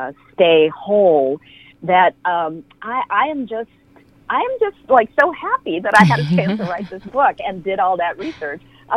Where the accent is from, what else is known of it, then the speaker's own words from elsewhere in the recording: United States; I would have said, no, you know, I'm largely American. I have been mm-hmm. raised here.